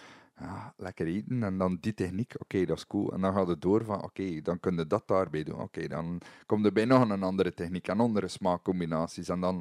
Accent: Belgium; Ja, maar ik wil maar zeggen, ook bij ons zijn er zo een aantal klassiekers die... essentieel zijn voor onze Belgische keuken.

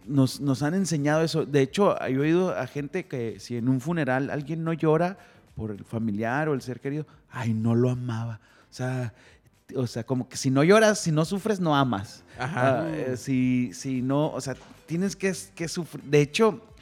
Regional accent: Mexico; Como mexicanos, o sea, hablando de cómo adquirimos las actitudes, nos han enseñado a sufrir.

